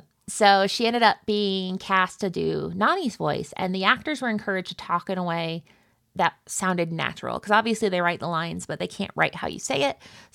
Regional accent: Nebraska, United States; I'm from Nebraska, which, you know, I sound like I'm from Nebraska. It sounds like I'm from nowhere.

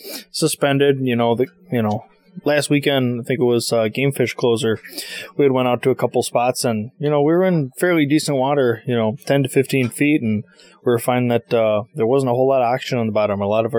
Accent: Burlington, Wisconsin, United States; You know, I grew up down in Burlington, Wisconsin. We've got the Fox River that runs through. We've got the Fox River run through, and we've got the White River that meets it there in town.

